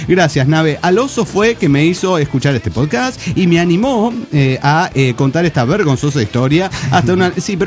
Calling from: Tuxtla Gutiérrez, Chiapas, Mexico; de Tuxtla, Gutiérrez, Chiapas, México.

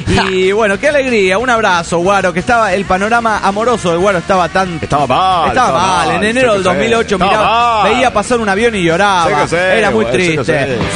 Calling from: San Martín de los Andes, Neuquén, Argentina; de San Martín de los Andes.

